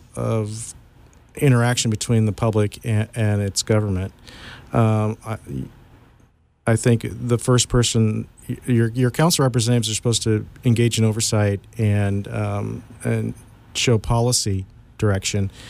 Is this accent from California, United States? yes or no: yes; Sonora, California, United States; Well, I was born and raised here in Sonora and fourth generation in the county.